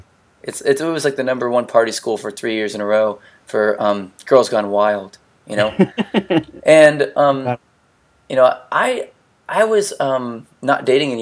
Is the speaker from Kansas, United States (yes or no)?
no; Florida, United States; Yeah, I'm from Florida. Yeah, from North Florida.